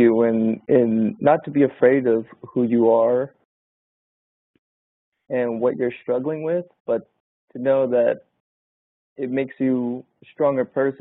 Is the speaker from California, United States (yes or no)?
yes; California, United States; born there; I was born in Southern California in 1986.